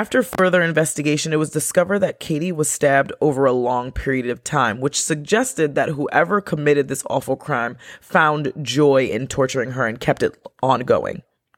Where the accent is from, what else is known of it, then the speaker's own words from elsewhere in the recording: New York, United States; I mean, I was from New York, so we had some pretty late clubs.